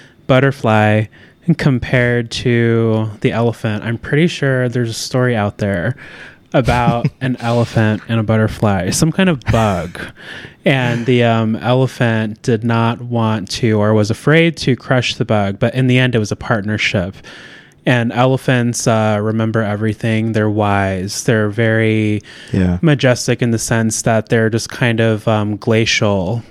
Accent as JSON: {"language": "English", "region": "Alaska", "country": "United States", "tie": "born or raised there", "said": "I was born and raised in Alaska"}